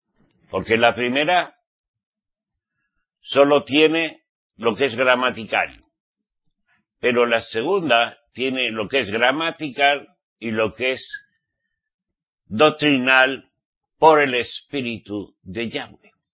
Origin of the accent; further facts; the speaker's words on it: Spain; En mi país, por ejemplo, en España.